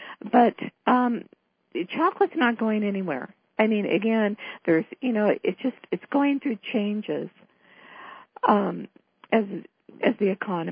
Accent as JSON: {"language": "English", "town": "San Francisco", "region": "California", "country": "United States", "said": "It's an underlying theme in this book because I'm from San Francisco, the Bay Area."}